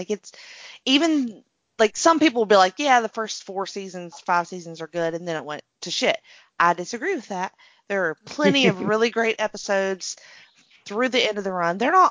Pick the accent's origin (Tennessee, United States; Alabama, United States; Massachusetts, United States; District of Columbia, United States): Alabama, United States; And I'm from Alabama, so.